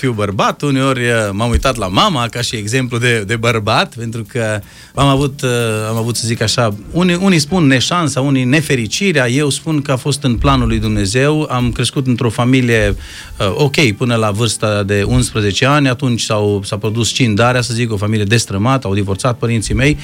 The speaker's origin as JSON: {"language": "Romanian", "country": "Romania", "said": "m-a făcut așa să mă simt rușinat de mine ca și român"}